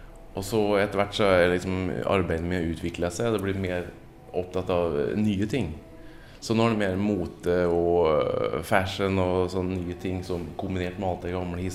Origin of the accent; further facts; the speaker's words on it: Norway; also born or lived in Sweden / Denmark / Finland; now in Rome, Italy; och så är jag från Norge, men jag är född i Sverige. Men jag bodde i hela Skandinavien och så i Danmark. Ja, Finland också.